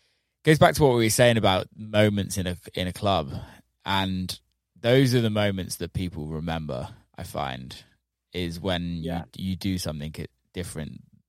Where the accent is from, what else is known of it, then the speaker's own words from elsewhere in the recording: South West England, United Kingdom; growing up in the Southwest